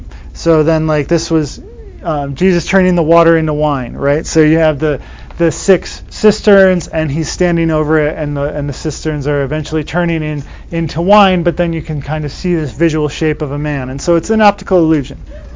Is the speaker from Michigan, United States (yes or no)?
yes; Michigan, United States; I grew up in Michigan and anyone ever been to Frankenmuth?